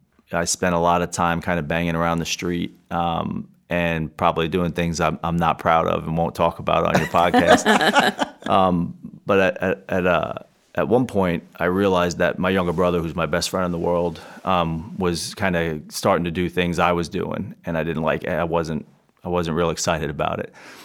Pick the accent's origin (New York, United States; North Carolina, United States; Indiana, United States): New York, United States; New York City; I grew up in New York City. I have lots of brothers and sisters.